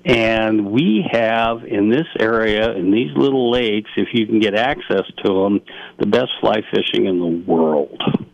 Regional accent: Montana, United States; Yeah, but I'm from southwestern Montana, and I grew up on the Big Hole River

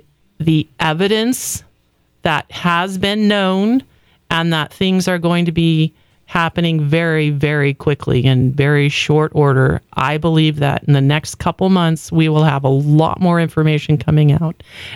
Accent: United States; I'm an American. I don't have any other country I'm going to be able to go to if it all falls apart.

